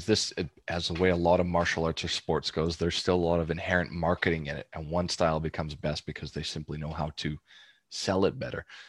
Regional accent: Calgary, Alberta, Canada; growing up in Calgary

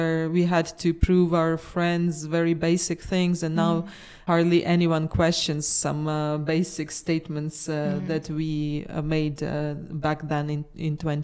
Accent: Kyiv, Ukraine; born there; English is a second language; also born or lived in Lviv; I was born 1986 in Western Ukraine, in the lovely city of Lviv. I moved to the state's capital, Kiev, when I was 17.

